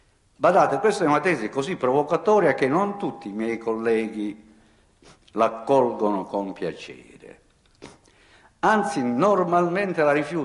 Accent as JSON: {"language": "Italian", "region": "Sicily", "country": "Italy", "said": "da siciliano che ama profondamente la Sicilia"}